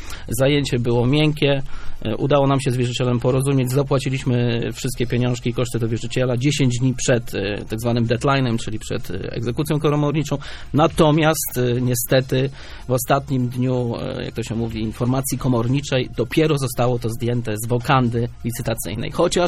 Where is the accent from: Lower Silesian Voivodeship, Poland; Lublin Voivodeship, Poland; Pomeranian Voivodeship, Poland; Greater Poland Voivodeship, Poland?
Lower Silesian Voivodeship, Poland; Oleśnica; bo ja jestem z Dolnego Śląska, i naprawdę wiem, jaki już jest odzew środowiska. Mam też moich znajomych z mojego miasta rodzinnego, czyli z Oleśnicy.